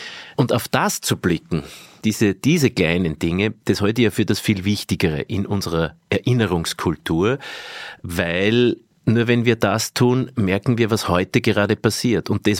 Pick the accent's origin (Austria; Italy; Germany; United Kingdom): Austria; Linz, Upper Austria; bin aus Linz gebürtig